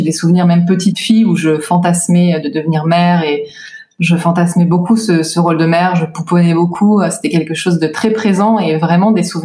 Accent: France; moved away as an adult; j'ai toute ma famille en France, énormément d'amis en France. J'ai grandi en France jusqu'à mes 26 ans

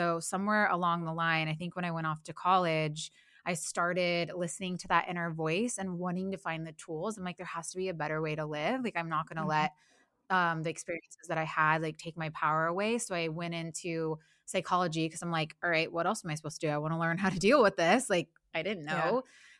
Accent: Midwest, United States; So I grew up in the Midwest. I was like just this like really bright, like spirited child.

